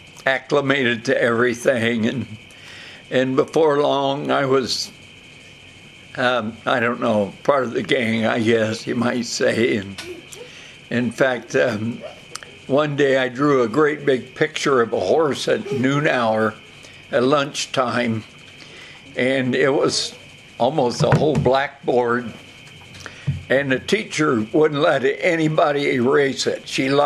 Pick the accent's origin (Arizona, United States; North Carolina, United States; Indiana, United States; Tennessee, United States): Indiana, United States; Muncie; I was born in Muncie, Indiana, and my early life revolved around that city, mostly out in the country.